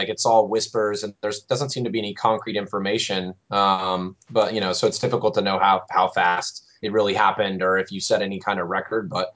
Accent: Texas, United States; certainly for us growing up in Texas, it was in every elementary school I've ever heard of.

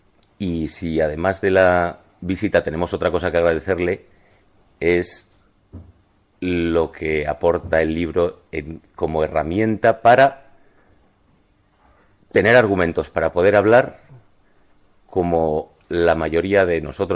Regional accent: Ethiopia; now in Brussels, Belgium; Vengo de Etiopía. Ahora mismo vivo en Bruselas.

